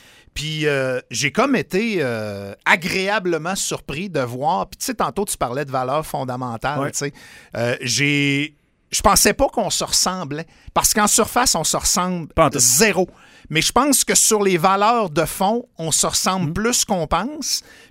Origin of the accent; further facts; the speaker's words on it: Saguenay, Quebec, Canada; born there; Moi, je suis né au Saguenay.